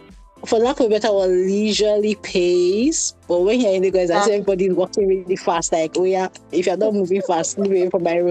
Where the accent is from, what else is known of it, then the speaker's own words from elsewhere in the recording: Kaduna, Kaduna State, Nigeria; I grew up in Kaduna, so so I only went to, I think my first time leaving Kaduna was when I went to university.